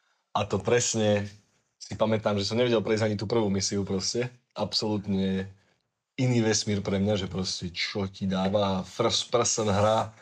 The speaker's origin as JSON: {"language": "Slovak", "town": "Liptovská Teplá", "region": "Žilina Region", "country": "Slovakia", "said": "tak u nás v Liptovskej Teplej kolovalo jedno CDčko"}